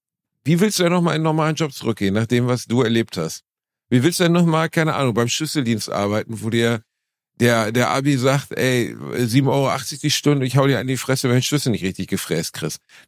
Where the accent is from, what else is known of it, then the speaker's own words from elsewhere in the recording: Gelsenkirchen, North Rhine-Westphalia, Germany; In Gelsenkirchen, meiner Heimatstadt.